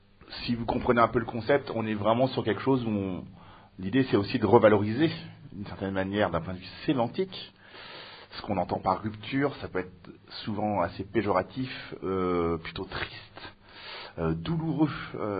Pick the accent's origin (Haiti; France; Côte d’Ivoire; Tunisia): France; Aubervilliers, Île-de-France; also born or lived in Mauritius; Moi je viens d'Aubervilliers, les amis.